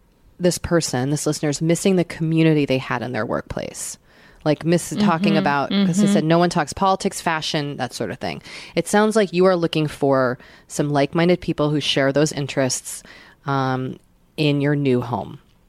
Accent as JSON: {"language": "English", "town": "Seattle", "region": "Washington", "country": "United States", "tie": "born or raised there", "said": "2 months ago, we moved to Seattle, my hometown, but a place I haven't lived in 14 years."}